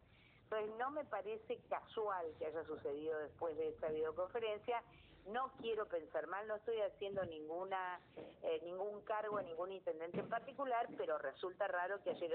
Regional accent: San Isidro, Buenos Aires Province, Argentina; Yo soy de San Isidro

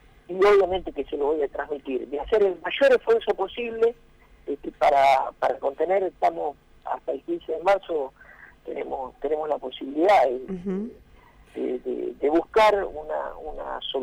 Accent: Basque Country, Spain; como buen vasco que soy

